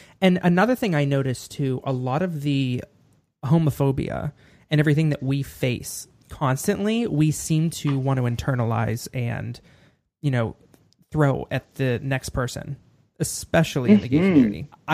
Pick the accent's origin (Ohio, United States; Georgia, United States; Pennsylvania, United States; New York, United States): Pennsylvania, United States; Pittsburgh; We came from Pittsburgh. Pittsburgh is not a very big gay community.